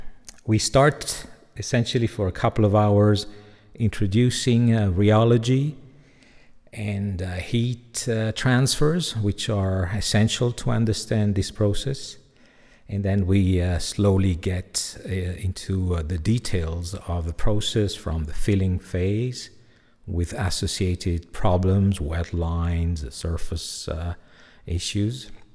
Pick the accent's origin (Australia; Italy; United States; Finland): Italy; English is a second language; now in Belgium; English is my third language. I'm Italian and I live in Belgium, where I speak French every day and with the family. So English is my third language.